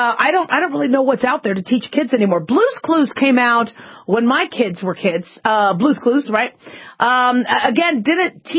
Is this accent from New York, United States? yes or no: no; Los Angeles, California, United States; born there; I was born in Los Angeles. She had to prove I was a U.S. citizen.